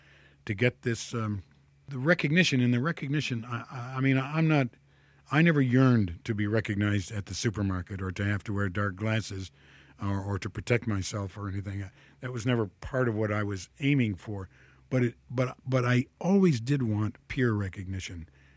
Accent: Toledo, Ohio, United States; I'm from Ohio. I was born in Toledo, Ohio. And I grew up there. My father was from Montgomery, Alabama.

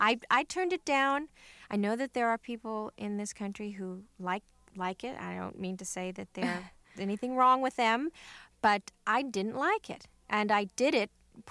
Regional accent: California, United States; born there; accent: Southern; Even though I was born in California, they raised me, and I had a sort of Southern accent when I was a kid just because I heard it all the time.

